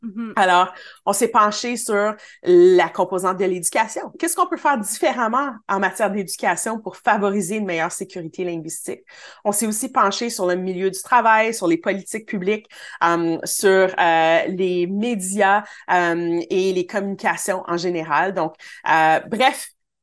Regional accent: Ontario, Canada; moi, je suis franco-ontarienne

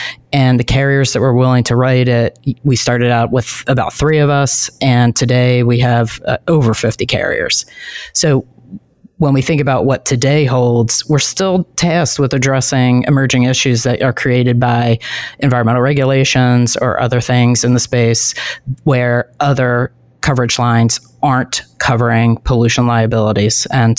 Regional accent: Philadelphia, Pennsylvania, United States; It was first identified, oddly enough, in my hometown of Philadelphia in 1976 during the bicentennial.

